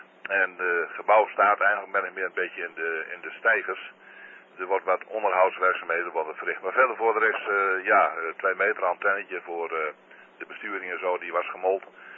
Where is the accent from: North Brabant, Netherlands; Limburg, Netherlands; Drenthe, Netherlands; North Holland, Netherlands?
Drenthe, Netherlands; QTHS Norg en ik kom van Drenthe.